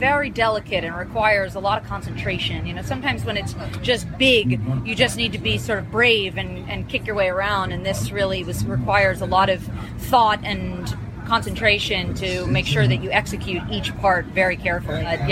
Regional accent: New York, United States; now in Netherlands; I'm originally from New York, but I'm based actually in the Netherlands.

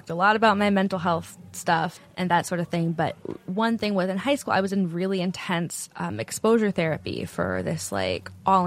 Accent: California, United States; I grew up in Silicon Valley.

